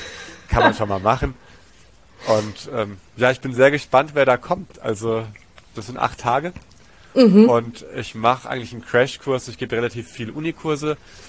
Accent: Germany; also born or lived in Tanzania; ich bin in Tansania groß geworden, bis ich 8 war und dann den Rest der Schulzeit in Deutschland. Aber ich war dann auch mal in Griechenland ein halbes Jahr oder in den USA.

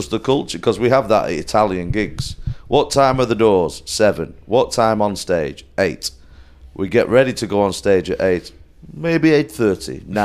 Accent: United Kingdom; we're British and we're very, very British. So we're early for everything.

